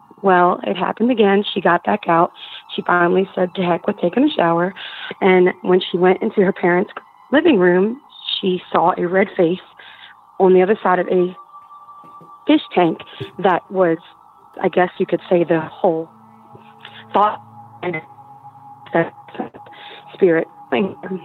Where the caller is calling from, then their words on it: New Orleans, Louisiana, United States; I'm calling from the New Orleans area.